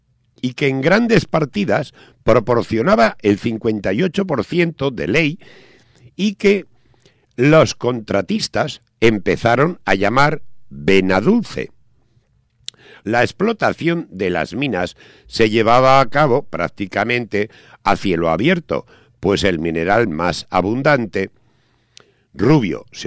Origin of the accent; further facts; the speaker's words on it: Bilbao, Basque Country, Spain; sabes que soy natural del Monte Covetas